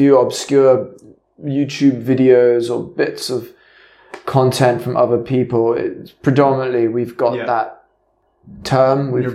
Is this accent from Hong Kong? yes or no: yes; Hong Kong; I'm half Scottish, half Kiwi.